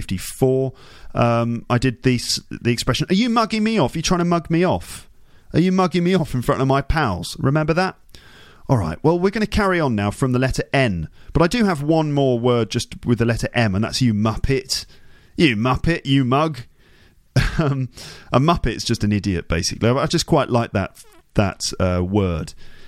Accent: London, United Kingdom; also born or lived in Birmingham; I'm from London and from the Midlands in Birmingham.

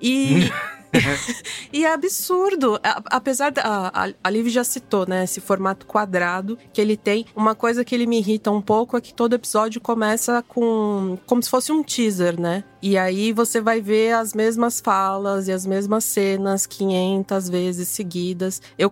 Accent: São Paulo, Brazil; Eu sou paulistana

